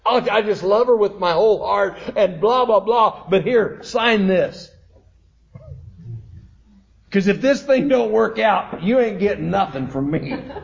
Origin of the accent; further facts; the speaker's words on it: St. George, Utah, United States; I came all the way from St. George, Utah to Eugene, Oregon to marry a young man